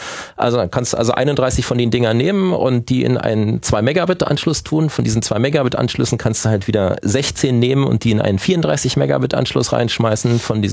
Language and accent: German; Berlin, Germany; Ich meine, hier als Berliner hast du halt 3,5 Millionen Berliner gehabt